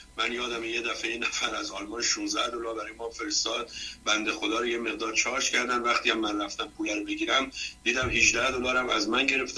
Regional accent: Iran; هر اهل هر کجایی که باشیم ما همه ایرانی هستیم

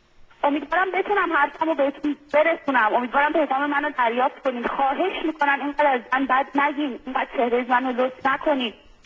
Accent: Iran; آقا به روز ما ایرانی هستیم، ما یک فرهنگ چندین هزار ساله پشت سرمونه.

